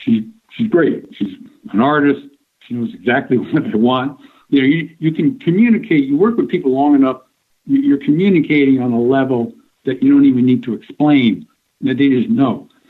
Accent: New York, United States; now in Nevada, United States; I moved from New York. I lived all my life, and we decided to move to Nevada.

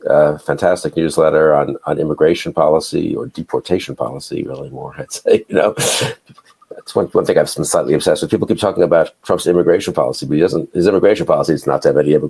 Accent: Manhattan, New York, United States; Manhattan.

